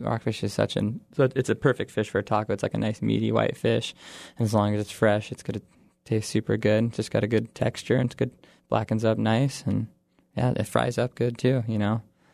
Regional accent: Juneau, Alaska, United States; I grew up in Juneau, and I've always enjoyed cooking and making food.

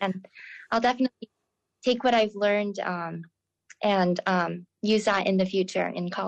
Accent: Juneau, Alaska, United States; I'm also from Juneau, too.

